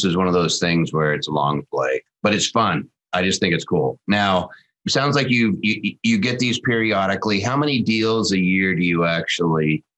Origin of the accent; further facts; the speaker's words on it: Philadelphia, Pennsylvania, United States; now in Seattle, United States; I grew up in Philadelphia. Some people know that, some people don't.